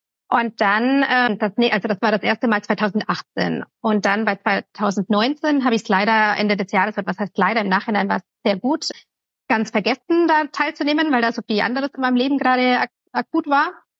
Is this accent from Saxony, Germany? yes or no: no; Bavaria, Germany; Ich komme aus Bayern, aus der Nähe von Augsburg. Dort bin ich aufgewachsen.